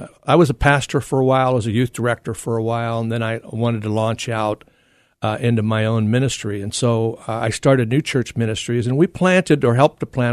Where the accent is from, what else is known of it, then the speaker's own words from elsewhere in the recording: Kentucky, United States; I grew up in Kentucky, which is paradise, you know.